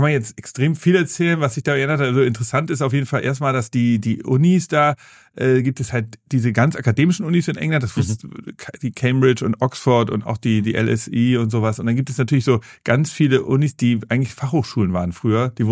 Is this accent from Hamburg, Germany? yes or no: yes; Hamburg, Germany; ich bin geboren im Westen von Hamburg, da so in Großflottbek, Othmarschen, da bin ich aufgewachsen